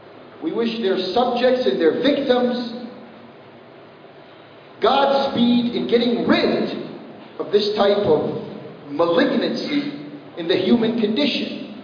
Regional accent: United States; whether we're Americans, I'm an American, or whether we're Canadians

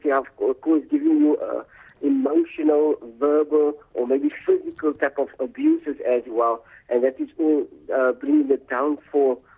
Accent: Cape Town, Western Cape, South Africa; Actually, I am from Cape Town, South Africa.

